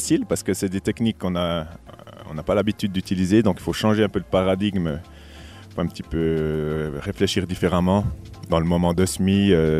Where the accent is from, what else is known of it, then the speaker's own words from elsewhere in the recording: Saignelégier, Jura, Switzerland; je suis né à Seignelay-Légier, donc je suis vraiment de la région. Quoi. Mais après, j'ai fait des études, j'étais un peu sur Neuchâtel ou comme ça. Mais de toute façon, je voulais revenir ici.